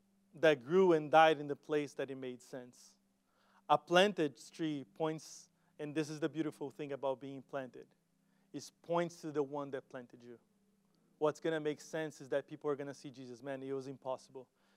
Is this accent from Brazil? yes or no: yes; Brazil; moved away; I grew up in Brazil, going to church there. I still love the church that I was a part in Brazil.